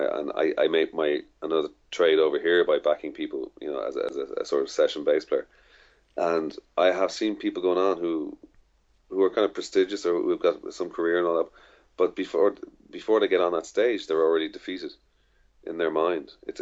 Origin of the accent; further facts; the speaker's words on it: Dublin, Leinster, Ireland; I said, "I'm from Dublin."